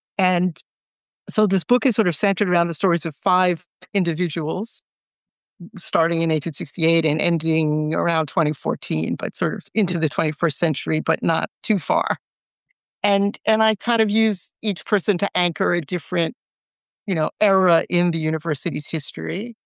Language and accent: English; New York, United States; moved away as an adult; now in California, United States; as a New Yorker moving to California in 2000, I mean, one of the things that struck me immediately was the system of public higher education here